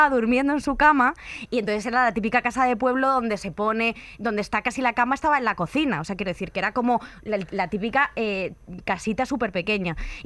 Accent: Madrid, Community of Madrid, Spain; Yo lo digo porque como soy de Madrid puedo opinar de las dos cosas

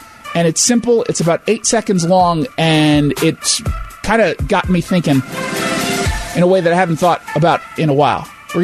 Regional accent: United States; That frightened me as a Jew, but also as an American

